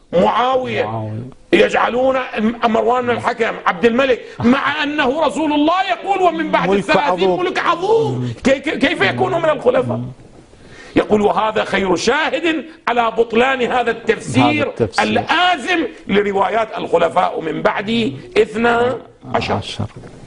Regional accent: Iraq; عندنا في العراق الآن

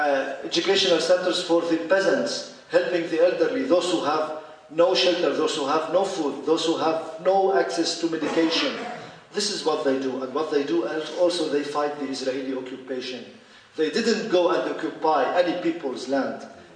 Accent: Lebanon; The message that I came from Lebanon, and I brought with me from Lebanon

